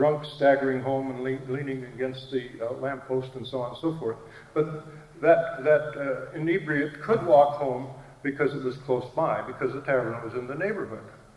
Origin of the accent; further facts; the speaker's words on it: Pensacola, Florida, United States; Recently in my hometown of Pensacola, there was a competition to build upscale housing